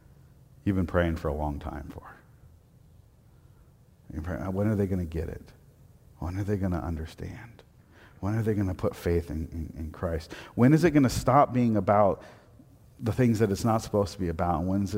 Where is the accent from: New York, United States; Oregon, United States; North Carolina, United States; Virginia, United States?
Oregon, United States; Portland; I grew up in Portland, right? I grew up in a 24/7 town into a town that closes at, you know, 6.